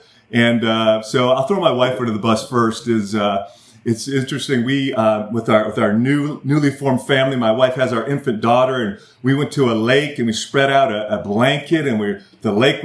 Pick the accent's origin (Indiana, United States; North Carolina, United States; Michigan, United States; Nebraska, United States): Michigan, United States; I'm from Michigan. I just despise the Notre Dame Fighting Irish.